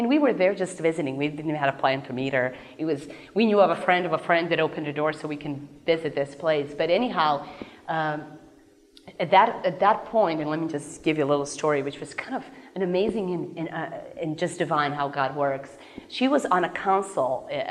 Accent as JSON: {"language": "English", "country": "Serbia", "tie": "born or raised there", "said": "I mean, I'm Serbian, I grew up in Serbia, and when I was visiting the United States"}